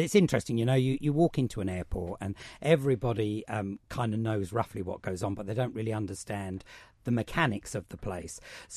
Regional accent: Saint Petersburg, Russia; So I'm actually originating from Russia. I'm half Russian, half English. Leningrad is ultimately my home, so St. Petersburg as we know it today. Grew up bilingual.

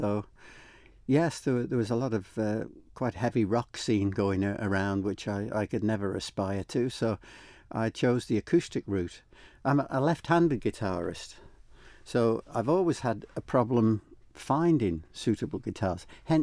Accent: Isle of Man; I am, yes.

